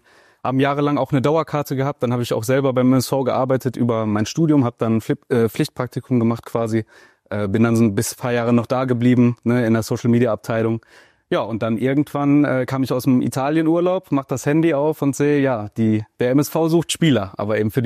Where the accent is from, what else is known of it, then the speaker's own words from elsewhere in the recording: Dortmund, North Rhine-Westphalia, Germany; Genau, also ich komme eigentlich aus Dortmund.